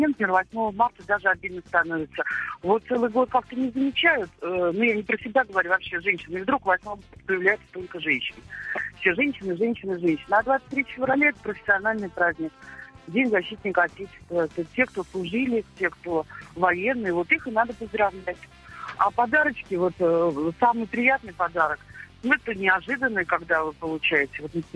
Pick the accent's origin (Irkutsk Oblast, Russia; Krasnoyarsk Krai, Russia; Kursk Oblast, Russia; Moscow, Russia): Moscow, Russia; я из Москвы.